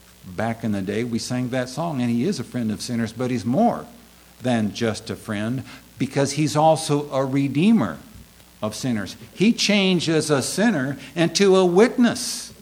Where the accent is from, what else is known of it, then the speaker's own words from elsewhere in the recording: Texas, United States; So that's my home state. I'm always glad to see Texans here.